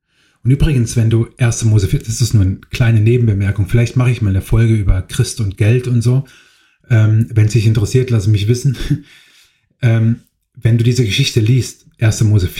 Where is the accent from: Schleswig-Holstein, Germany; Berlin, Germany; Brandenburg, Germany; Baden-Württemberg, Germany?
Baden-Württemberg, Germany; Ich meine, ich bin aus Baden-Württemberg.